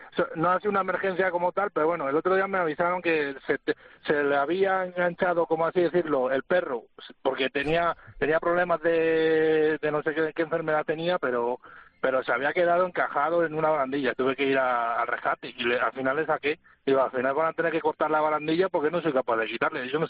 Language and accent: Spanish; Mijares, Castile and León, Spain; Y quería dar un saludo a mi pueblo, que se llama Mijares, de la provincia de Ávila, a todos mis paisanos